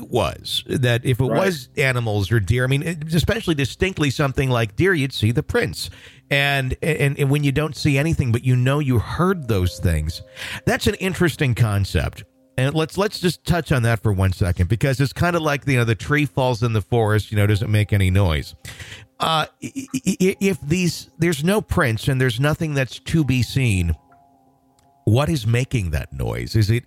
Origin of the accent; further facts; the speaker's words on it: Wisconsin, United States; also born or lived in Michigan; I grew up in Wisconsin, and I lived in Michigan too for a while over in the Traverse City area.